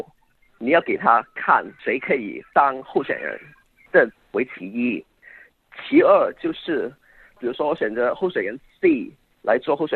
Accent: Hong Kong; 因为那时候如果我们跟世界各地还有中国内地的同胞说我来自香港的话

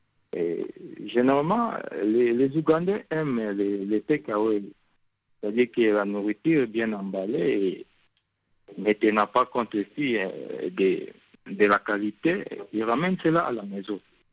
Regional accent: DR Congo; now in Uganda; Vous savez, en tant que Congolais, nous avons notre façon de préparer la nourriture

